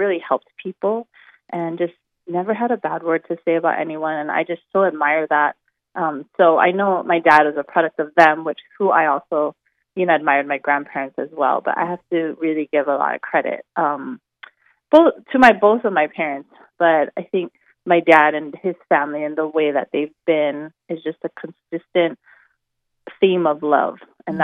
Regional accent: Hawaii Kai, Hawaii, United States; Yeah, so I'm a local girl born and raised in Hawaii, actually on the east side, Hawaii Kai.

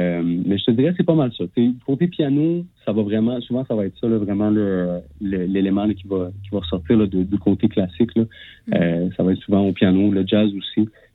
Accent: Rimouski, Quebec, Canada; où est-ce que je suis originaire de Rimouski, en fait.

